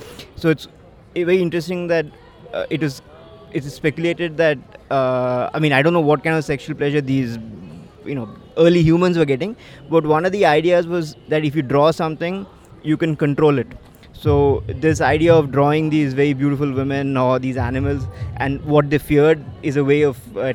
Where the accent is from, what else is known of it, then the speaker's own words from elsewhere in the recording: Hyderabad, Telangana, India; I'm from Hyderabad, and I'm a writer.